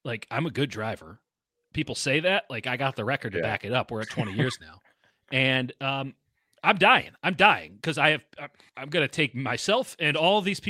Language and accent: English; Chicago, Illinois, United States; I'm from Chicago. My parents were not in Chicago.